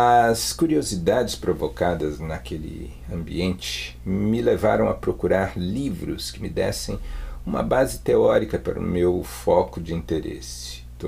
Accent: São Paulo, Brazil; born there; now in Porto Alegre, Brazil; resido em Porto Alegre, Rio Grande do Sul. Tomei gosto pelas artes primeiro em casa, onde eu nasci, São Paulo

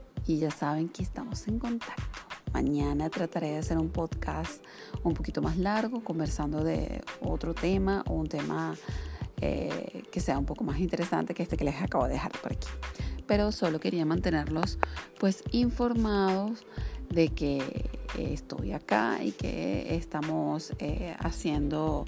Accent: Venezuela; now in Turkey; que soy de Venezuela.

